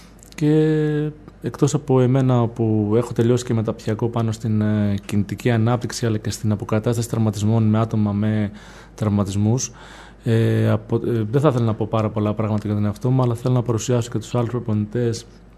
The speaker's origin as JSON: {"language": "Greek", "town": "Grevena", "region": "Western Macedonia", "country": "Greece", "said": "η καταγωγή μου είναι από τα Γρεβενά, αν και λείπω πάρα πολύ καιρό από την πόλη των Γρεβενών λόγω επαγγελματικής ενασχόλησης μου"}